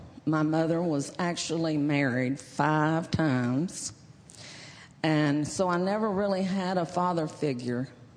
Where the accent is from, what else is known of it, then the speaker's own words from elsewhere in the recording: Fort Worth, Texas, United States; Okay, well, I was born and raised in Fort Worth. And my parents never went to church. I grew up never going to church.